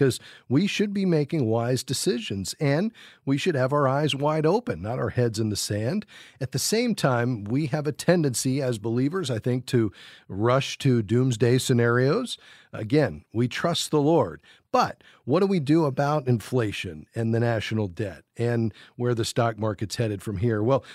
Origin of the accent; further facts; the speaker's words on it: Fort Lauderdale, Florida, United States; We're going to go to Fort Lauderdale, Florida, my hometown.